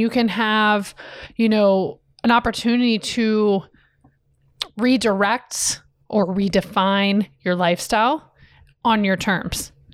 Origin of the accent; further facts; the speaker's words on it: Ohio, United States; Even to something as small as living in Florida, and I'm from Ohio.